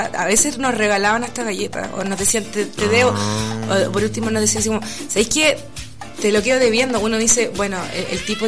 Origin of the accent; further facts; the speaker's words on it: Chile; como chileno es como estar en nuestra sangre celebrar cosas